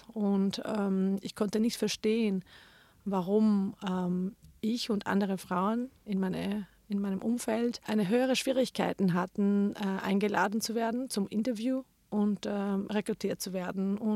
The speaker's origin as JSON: {"language": "German", "town": "Athens", "region": "Attica", "country": "Greece", "tie": "born or raised there", "second_language": "German", "moved": "as an adult", "lives_now": "Germany", "said": "Ich komme aus Athen, Griechenland. Ich bin dort aufgewachsen und bin dann mit 25 Jahren ins Ausland gegangen, um mein Masterstudium zu machen."}